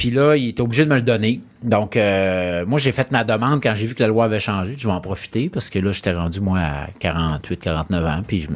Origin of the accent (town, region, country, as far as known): Lac-Saint-Joseph, Quebec, Canada; born or raised there; also born or lived in Chicoutimi / Charlesbourg